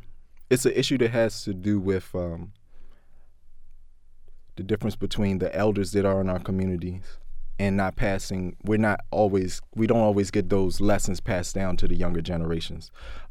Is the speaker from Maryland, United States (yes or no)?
yes; Baltimore, Maryland, United States; growing up in West Baltimore, growing up in Baltimore in general, you notice that there's systemic issues with finding good food